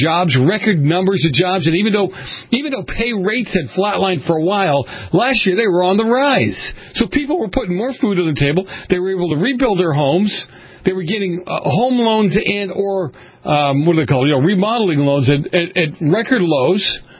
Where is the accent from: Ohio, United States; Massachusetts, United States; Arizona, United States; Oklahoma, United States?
Massachusetts, United States; Boston; Dave, I grew up in Boston in the early 70s, hardcore Italian section. Irish people ran the city of Boston.